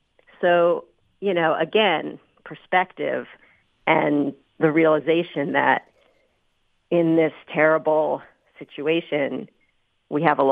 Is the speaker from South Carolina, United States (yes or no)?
no; New York, United States; So, for instance, you know, I grew up in New York.